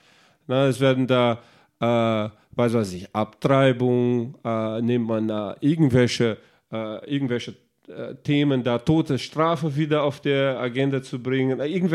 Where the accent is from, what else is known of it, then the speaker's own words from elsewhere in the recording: Brazil; ich bin in Brasilien aufgewachsen